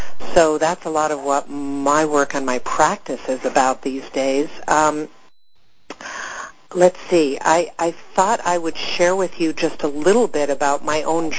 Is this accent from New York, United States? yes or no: yes; New York City, New York, United States; My background was that I grew up in New York City, and I was the daughter of two artists.